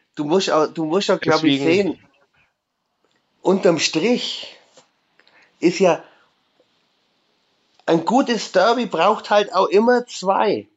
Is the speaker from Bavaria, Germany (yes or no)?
yes; Augsburg, Bavaria, Germany; Und als Augsburger bin ich froh, wenn ich gegen München spiele